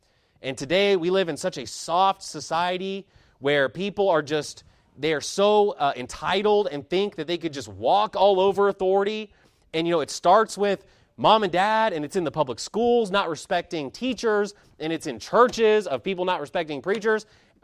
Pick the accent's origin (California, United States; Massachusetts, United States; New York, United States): California, United States; born there; because, you know, I was born in California. I like California.